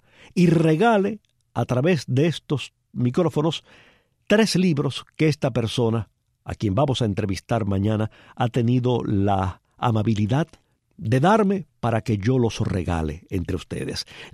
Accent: Cuba

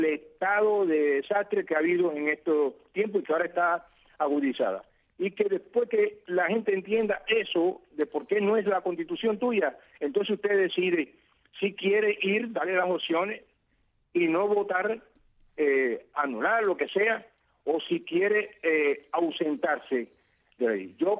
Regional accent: Cuba; Yo como cubano no puedo ser empresario en mi país.

